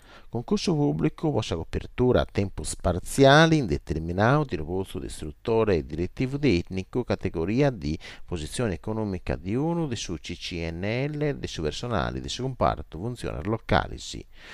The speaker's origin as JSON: {"language": "Italian", "region": "Sardinia", "country": "Italy", "said": "Dunque, se tocca da noi, so sardo, so di fare qualcuna cosa, per lo salvare."}